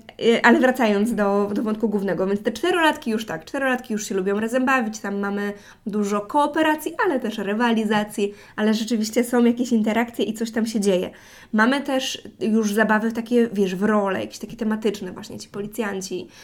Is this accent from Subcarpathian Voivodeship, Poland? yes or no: no; Silesian Voivodeship, Poland; U nas na Śląsku tak się mówi.